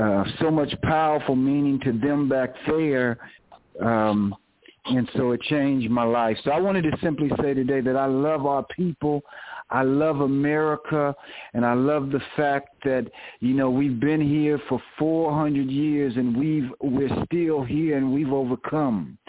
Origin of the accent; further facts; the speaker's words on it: San Diego, California, United States; born there; You know, I was born in San Diego, California.